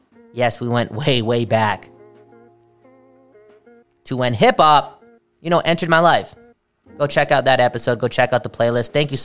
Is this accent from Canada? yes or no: yes; Canada; And this is something that, as a Canadian, yeah, it's time to wake up.